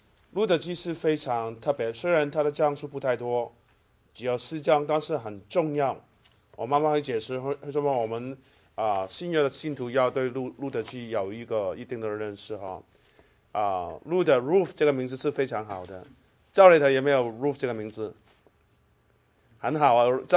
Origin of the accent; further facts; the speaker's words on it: China; 在我们中国人来讲啊，婆婆跟媳妇住在一起是个很大的挑战，对不对？